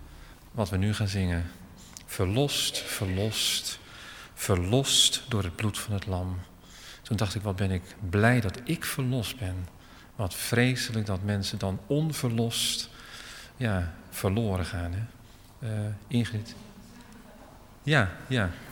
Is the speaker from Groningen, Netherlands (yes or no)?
no; Alphen aan den Rijn, South Holland, Netherlands; ik ben opgegroeid in Alphen aan den Rijn.